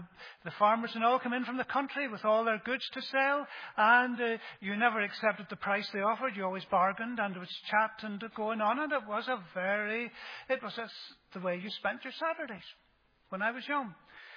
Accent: Ballymena, Northern Ireland, United Kingdom; As you know, probably, I was brought up in Ballymena.

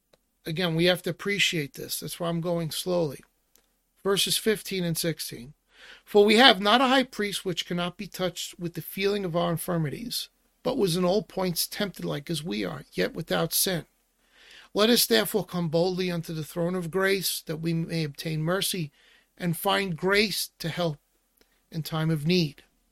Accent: Brooklyn, New York, United States; accent: Brooklyn; My speech, my Brooklyn accent. I want to make sure you understand what I'm saying.

